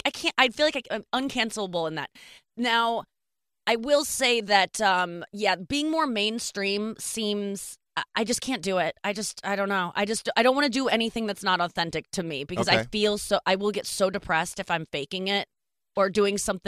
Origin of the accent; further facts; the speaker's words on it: St. Louis, Missouri, United States; We're both from St. Louis.